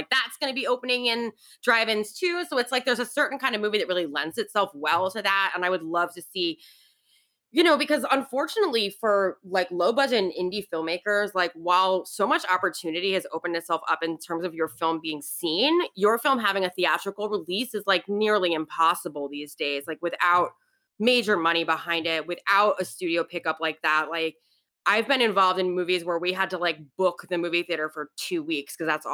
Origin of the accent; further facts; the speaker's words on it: New York City, New York, United States; I grew up in New York City. I went to the movies, but we're not a car culture, you know?